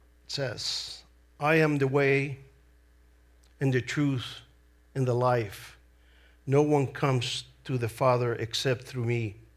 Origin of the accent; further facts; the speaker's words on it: El Salvador; born there; first language Spanish; English is a second language; It's my accent. I was born in El Salvador with Spanish speaking, my first language.